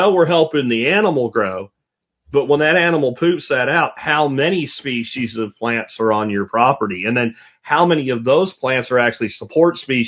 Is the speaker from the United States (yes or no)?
yes; Pennsylvania, United States; because that's how, where I grew up in Pennsylvania, black locust.